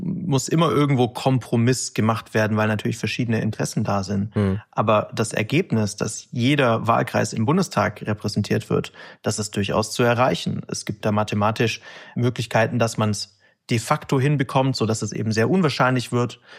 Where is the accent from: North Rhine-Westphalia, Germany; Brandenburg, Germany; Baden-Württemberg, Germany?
Baden-Württemberg, Germany; Stuttgart; auch als Wähler und auch als Stuttgarter